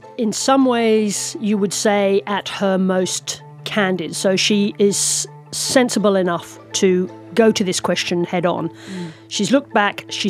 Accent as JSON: {"language": "English", "country": "Australia", "said": "I'm Australian"}